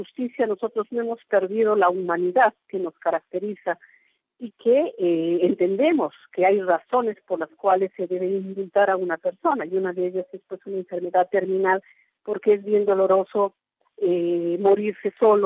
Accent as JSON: {"language": "Spanish", "country": "Peru", "said": "Nos sentimos traicionados como ciudadanos peruanos"}